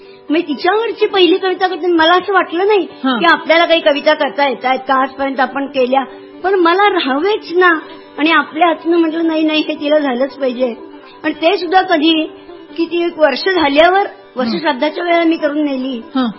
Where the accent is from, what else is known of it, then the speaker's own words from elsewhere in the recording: Pune, Maharashtra, India; माझं माहेर पुण्याचं.